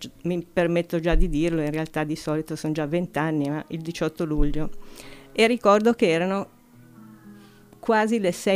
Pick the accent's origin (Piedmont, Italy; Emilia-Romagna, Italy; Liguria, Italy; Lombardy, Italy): Liguria, Italy; Genoa; born there; io sono nata a Genova. Mm. Sono nata a Genova, così come le mie sorelle. Mio papà era genovese, la mia mamma è friulana.